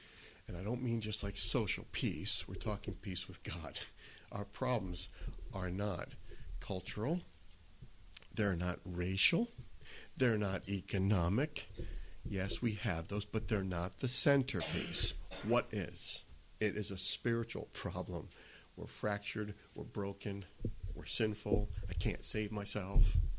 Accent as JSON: {"language": "English", "town": "Buffalo", "region": "New York", "country": "United States", "said": "But I'm from Buffalo. We just don't have these. We don't care. I feel like we're so far away."}